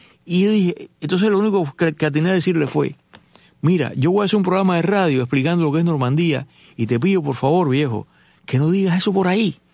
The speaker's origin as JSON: {"language": "Spanish", "country": "Cuba", "moved": "yes", "said": "Yo fui ahí a Santa Efigenia porque yo no sabía cuándo iba a regresar a Cuba. No pasó en ese momento, pasó años después y nunca más he vuelto."}